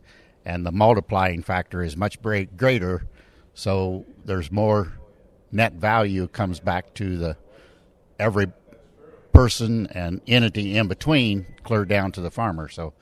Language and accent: English; Ohio, United States; I'm from Northwest Ohio, and I'm on the New Uses Committee of USB